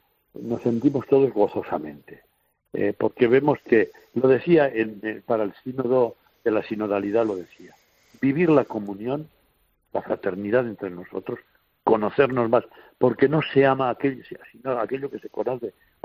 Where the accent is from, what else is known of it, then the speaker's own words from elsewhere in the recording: Spain; escuchar a los de que somos de España